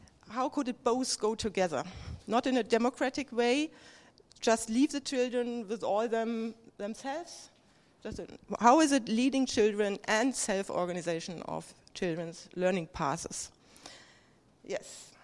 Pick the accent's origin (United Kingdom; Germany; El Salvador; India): Germany; English is a second language; from Germany, and I want to tell